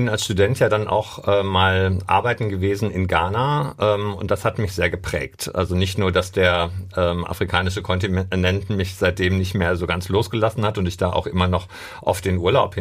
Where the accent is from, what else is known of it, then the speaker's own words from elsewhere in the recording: Dortmund, North Rhine-Westphalia, Germany; ich komme ja ursprünglich aus Brechten und da war tatsächlich die nächstgelegene Schule in der Nordstadt